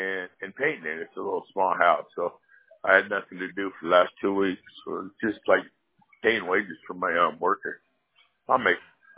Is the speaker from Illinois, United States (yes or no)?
no; California, United States; I don't want to be the cheapest, but I do high-end work, and I'm from California, and I was trained by the best.